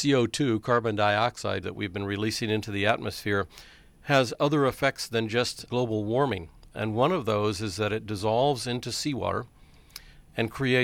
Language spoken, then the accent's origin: English; Florida, United States; I grew up in the Florida Keys.